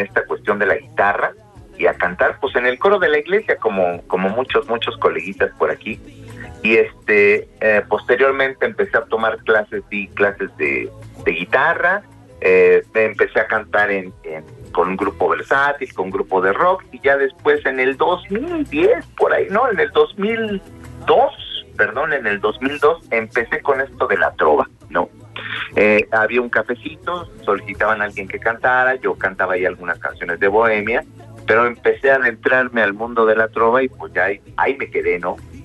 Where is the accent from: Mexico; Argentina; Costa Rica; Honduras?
Mexico; Mexico City; Yo soy de la Ciudad de México, nací y crecí aquí en la Ciudad de México